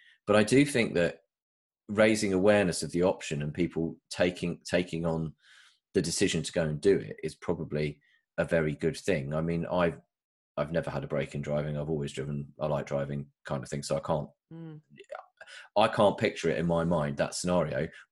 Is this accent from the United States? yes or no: no; England, United Kingdom; I grew up 25 miles outside of London.